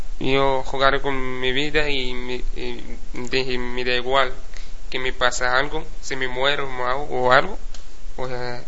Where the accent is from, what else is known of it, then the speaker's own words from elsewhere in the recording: Laayoune, Western Sahara; De Laayoune.